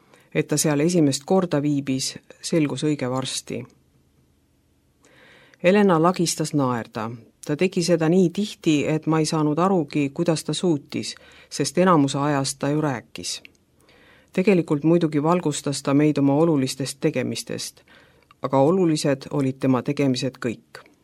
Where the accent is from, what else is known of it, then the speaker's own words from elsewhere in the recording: Tallinn, Harju County, Estonia; olen Tallinnast.